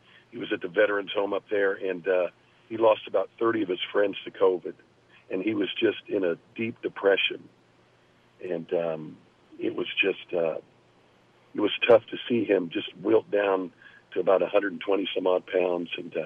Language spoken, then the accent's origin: English; Missouri, United States; Well, I'm from Southeast Missouri